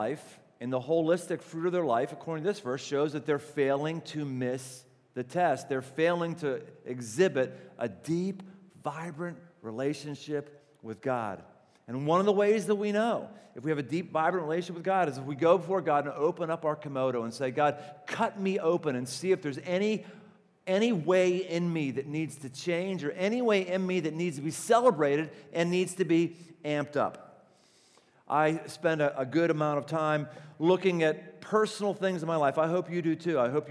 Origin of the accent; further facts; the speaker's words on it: Pittsburgh, Pennsylvania, United States; I come from Pittsburgh, and Pittsburgh is a place that was built on the steel mill.